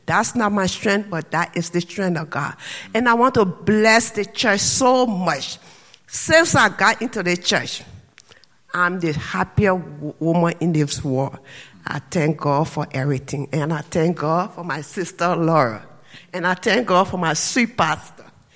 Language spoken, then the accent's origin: English; Lofa County, Liberia; I'm from Liberia. I'm from one of the, because in Liberia we have 16 tribes. But you see, like in Lofa, where I came from, we have our own culture, our own traditional